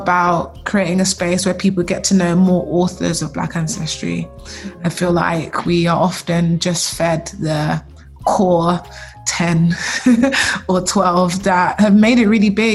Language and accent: English; Nigeria; I could really place myself in that story as a Black person, as a Nigerian person, and understand some of the dialectal tones, some of the colloquialisms, some of the like broken English